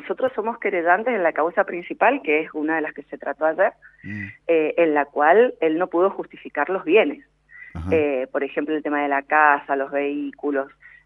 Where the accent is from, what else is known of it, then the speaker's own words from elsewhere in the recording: Guaymallén, Mendoza, Argentina; No solo soy de Guaymallén, sino que además, bueno, era legisladora